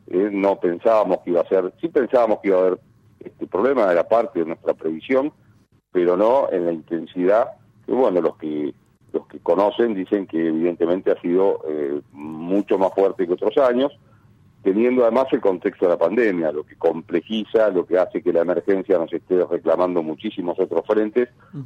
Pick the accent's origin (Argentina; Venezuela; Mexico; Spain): Argentina; Buenos Aires; yo soy porteño